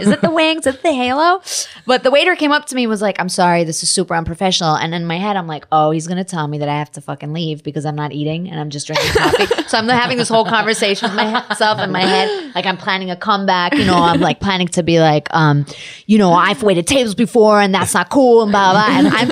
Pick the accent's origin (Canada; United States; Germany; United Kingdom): Germany; I'm German. I was born in Germany.